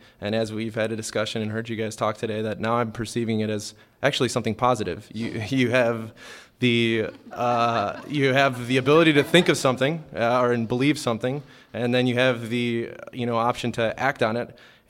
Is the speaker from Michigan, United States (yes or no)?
no; San Francisco, California, United States; I'm from San Francisco, California.